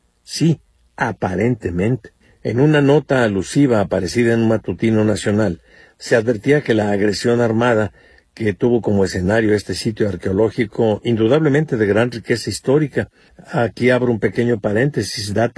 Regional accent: Mexico; Estamos aquí y nos afecta a nosotros como mexicanos la violencia que hay en nuestro país.

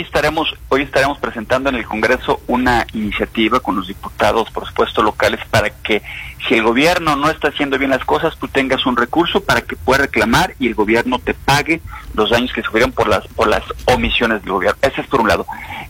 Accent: Guadalajara, Jalisco, Mexico; Ese es el gran reto que tenemos como tapatíos

